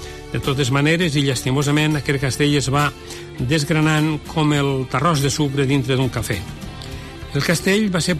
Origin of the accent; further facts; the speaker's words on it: Puiggròs, Catalonia, Spain; born there; jo vaig néixer a Puiggròs i és el poble que sempre porto al cor.